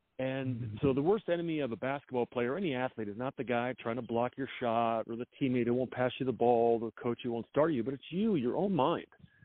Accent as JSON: {"language": "English", "region": "New Jersey", "country": "United States", "tie": "born or raised there", "said": "When I was growing up in New Jersey, I loved basketball"}